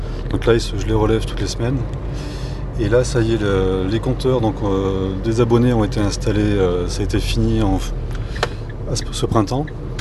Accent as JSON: {"language": "French", "town": "Magland", "region": "Auvergne-Rhône-Alpes", "country": "France", "tie": "born or raised there", "said": "Non, moi, je suis originaire d'ici, je suis né à Maglan, j'ai grandi ici, j'ai fait l'école primaire. Je suis parti pendant une vingtaine d'années. Je suis revenu en 2010"}